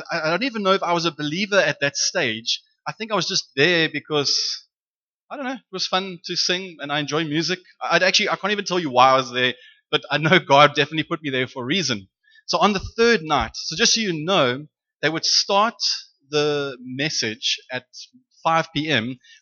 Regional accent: England, United Kingdom; So obviously, I am extremely English.

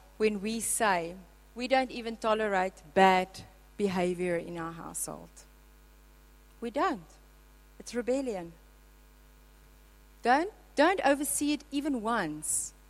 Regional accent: South Africa; God has given your children to you as South African for you to raise them in this country.

